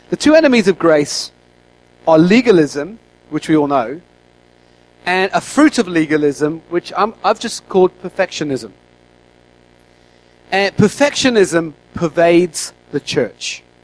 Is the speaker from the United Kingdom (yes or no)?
yes; United Kingdom; because we're British, we normally get revelation first